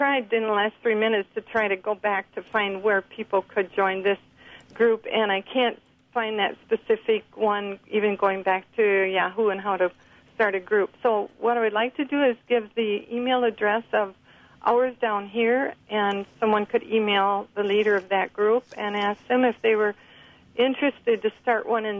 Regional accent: Platteville, Wisconsin, United States; I'm from Platteville

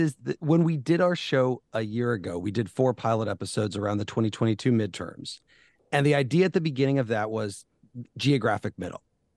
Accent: Illinois, United States; as people in my home state of Illinois know, we're important voices that should be part of the conversation all the time

